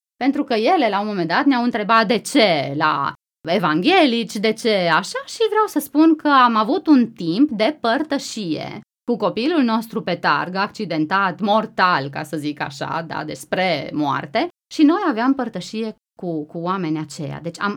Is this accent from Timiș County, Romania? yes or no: yes; Timișoara, Timiș County, Romania; noi suntem de la Timișoara și nu mai e mult până acolo și vreau să ajung acasă